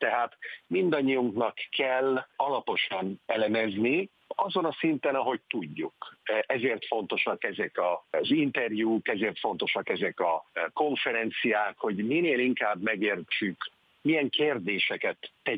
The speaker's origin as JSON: {"language": "Hungarian", "region": "Budapest", "country": "Hungary", "tie": "born there", "said": "bár Budapesten születtem, de ritkán vagyok Magyarországon"}